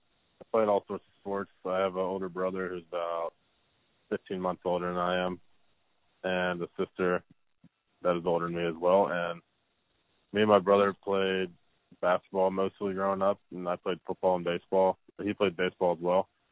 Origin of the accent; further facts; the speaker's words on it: Atlanta, Georgia, United States; I grew up watching like Maddux and Smoltz because, you know, I'm from Atlanta.